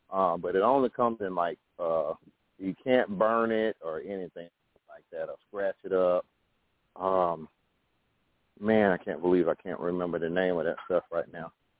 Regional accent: Alabama, United States; Well, you know, I'm from Alabama, so I like the country feel anyway.

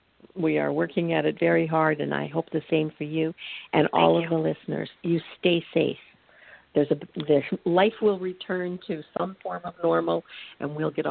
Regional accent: Canada; And I'm from Canada.

